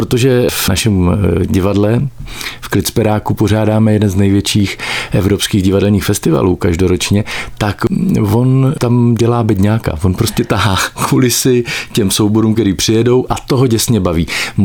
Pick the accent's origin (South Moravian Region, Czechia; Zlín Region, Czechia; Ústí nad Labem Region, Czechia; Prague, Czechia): Zlín Region, Czechia; Zlín; já jsem z Moravy, já jsem ze Zlína